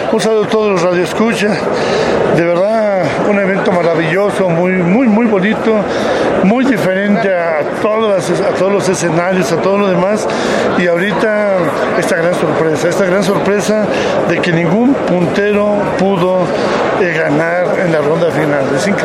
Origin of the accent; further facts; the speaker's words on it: Mexico; Debemos de sentirnos orgullosos como mexicanos, que esto es parte de nuestra identidad.